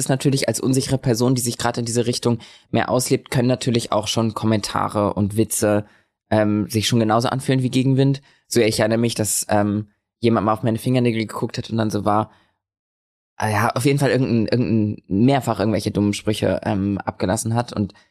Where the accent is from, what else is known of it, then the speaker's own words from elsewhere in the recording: Lübeck, Schleswig-Holstein, Germany; born there; Nee, ich bin in Lübeck geboren.